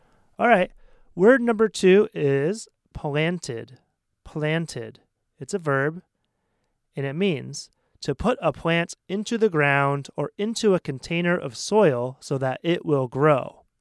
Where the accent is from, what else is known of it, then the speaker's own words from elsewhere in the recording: Maine, United States; I come from Maine, a state in the Northeast US, and we have the most famous lobster in the world.